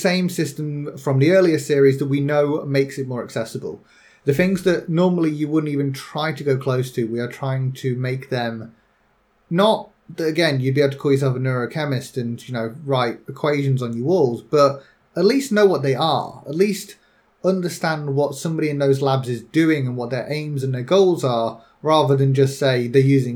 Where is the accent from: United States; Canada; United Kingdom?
United Kingdom; because I am British